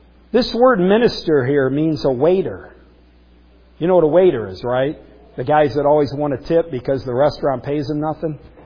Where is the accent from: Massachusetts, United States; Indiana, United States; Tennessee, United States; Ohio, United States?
Ohio, United States; Cleveland; I was raised in Cleveland Public Schools the first half of my educational life.